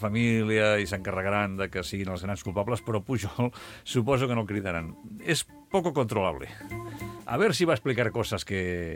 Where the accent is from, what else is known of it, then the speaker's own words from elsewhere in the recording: L'Arboç, Catalonia, Spain; Jo soc de l'Arbós, eh?